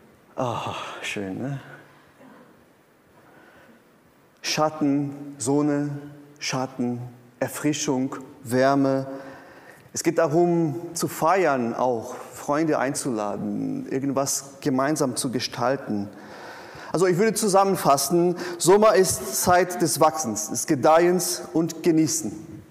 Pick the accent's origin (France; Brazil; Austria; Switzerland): Brazil; Und ich komme aus Brasilien, ich weiß, wovon ich rede.